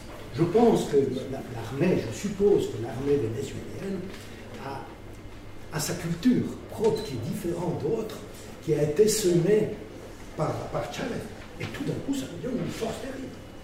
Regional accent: Spain; Je viens d'Espagne, donc très proche

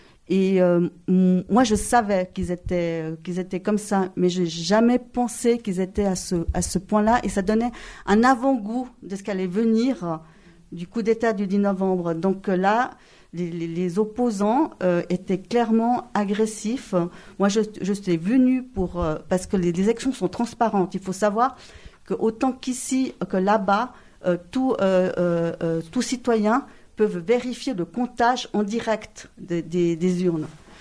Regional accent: Geneva, Switzerland; moi j'ai grandi ici, hein, en Suisse. Mon père, il est bolivien, il est venu se réfugier à cause de la dictature.

